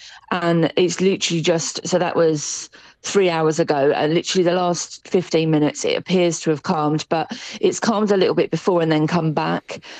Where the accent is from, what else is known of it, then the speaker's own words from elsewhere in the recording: United Kingdom; as British people, we're not used to this level of hurricane.